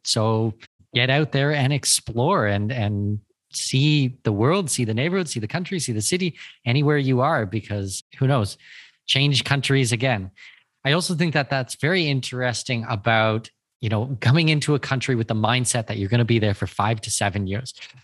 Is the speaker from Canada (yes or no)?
yes; Canada; I'm Canadian, you're American, we both speak English